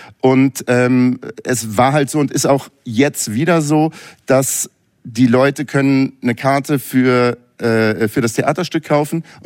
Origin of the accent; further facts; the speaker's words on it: Berlin, Germany; ich komme aus Berlin, ich bin hier groß geworden mit einer Clubszene in den 80er Jahren